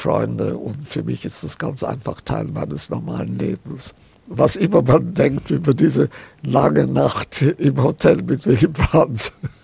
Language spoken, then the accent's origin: German; Austria; Mit Österreich war das anders. Das war doch irgendwie meine Heimat.